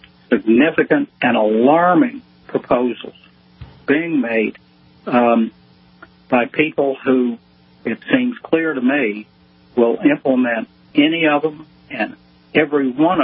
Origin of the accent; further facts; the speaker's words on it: Ohio, United States; I grew up in Ohio, and I'm an Indians fan.